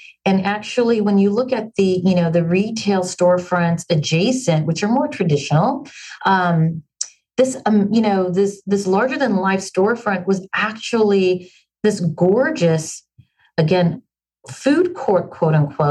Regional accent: San Francisco, California, United States; I personally am not. I'm from San Francisco.

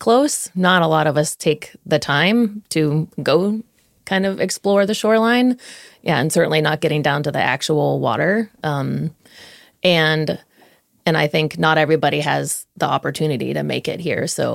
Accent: Delaware, United States; where we went to the beaches of Delaware, where I grew up in the States

